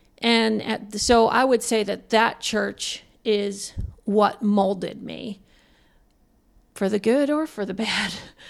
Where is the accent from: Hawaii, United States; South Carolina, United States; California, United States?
Hawaii, United States; moved away as an adult; I was born in Hawaii and spent a good 30 years of my life in Hawaii before moving to what we call the mainland. It's the continental U.S.